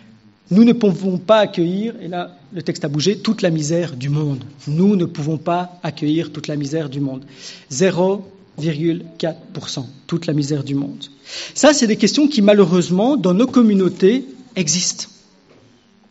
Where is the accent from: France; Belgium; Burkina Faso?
Belgium; il suffit de regarder chez nous, en Belgique, à quelques kilomètres d'ici